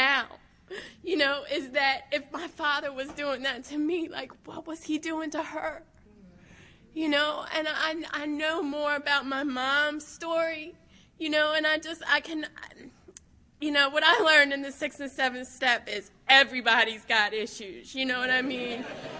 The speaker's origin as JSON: {"language": "English", "region": "Maryland", "country": "United States", "tie": "born or raised there", "said": "I grew up north of Baltimore. I grew up in Carroll County in a little small suburb"}